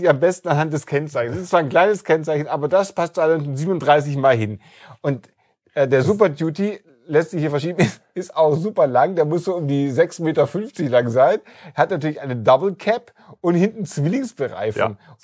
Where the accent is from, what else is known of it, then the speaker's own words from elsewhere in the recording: Nuremberg, Bavaria, Germany; Ich komme aus Nürnberg.